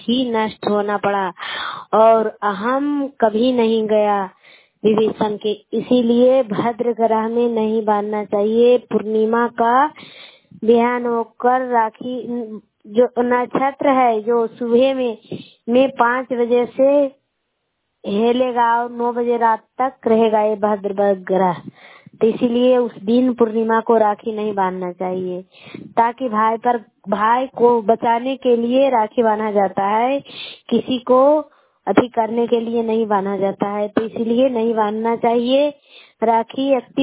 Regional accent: Bihar, India; मैं सड़क पंचायत से हूँ, नादीगंज प्रखंड है।

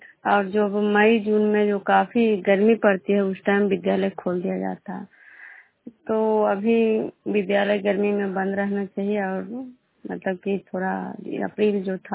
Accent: Bishnupur, Bihar, India; मैं विष्णुपुर ग्राम कजरा पंचायत नालंदा जिला नालंदा प्रखंड की निवासी हूँ।

